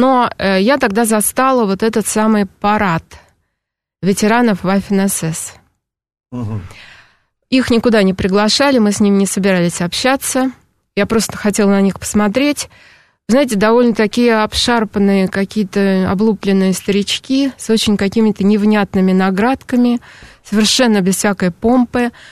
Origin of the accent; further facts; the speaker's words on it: Moscow, Russia; Я сказала, из Москвы.